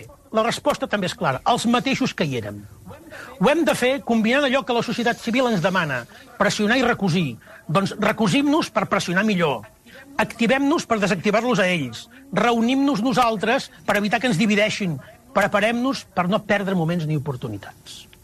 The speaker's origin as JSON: {"language": "Catalan", "region": "Catalonia", "country": "Spain", "said": "Senzillament som catalans i volem continuar sent-ho. Volem parlar en català sense demanar permís ni haver de fer militància lingüística."}